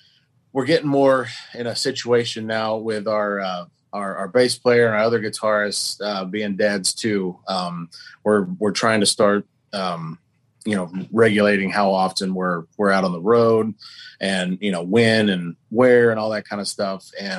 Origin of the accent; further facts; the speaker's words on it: Oklahoma, United States; And if we're around, we're all from Oklahoma.